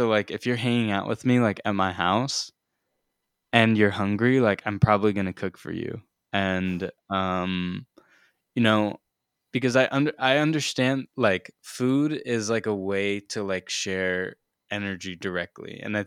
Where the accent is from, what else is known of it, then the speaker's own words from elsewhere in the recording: India; she's from Malaysia and I'm from India